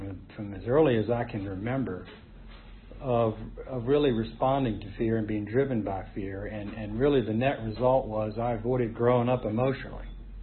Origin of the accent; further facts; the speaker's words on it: Charlottesville, Virginia, United States; Anyhow, so I grew up in Charlottesville. My father was a dentist.